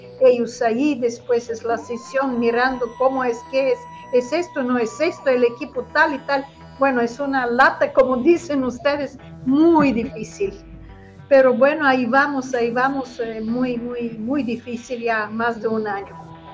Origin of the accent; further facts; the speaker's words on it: Bulgaria; Spanish is a second language; moved away as an adult; now in Mexico; defendí mi país de origen Bulgaria, defendí mi preparación académica, incluyendo el grado de doctorado, todo obtuve en Bulgaria, en Sofía, Instituto de Físico-Química.